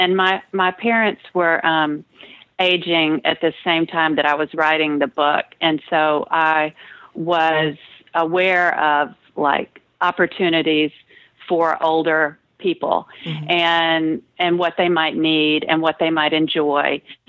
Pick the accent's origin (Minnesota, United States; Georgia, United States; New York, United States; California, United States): Georgia, United States; Atlanta; all that is based on the house I grew up in Atlanta.